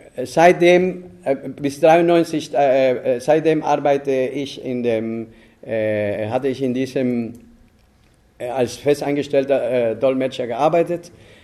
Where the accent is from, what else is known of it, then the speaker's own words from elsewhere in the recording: Havana, Cuba; also born or lived in Santiago de Cuba; Und also ich bin in Havanna aufgewachsen. Das heißt, ich fühle mich als Santiaguero, aber auch als Habanero.